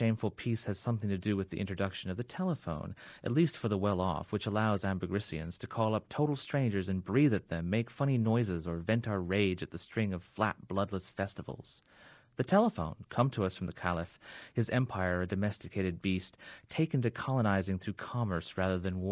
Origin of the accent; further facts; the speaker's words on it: Fiji; when I was growing up in Fiji